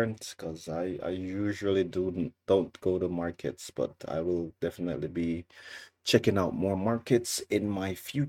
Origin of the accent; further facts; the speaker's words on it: Jamaica; Anytime I tell people that I'm from Jamaica, people always get so excited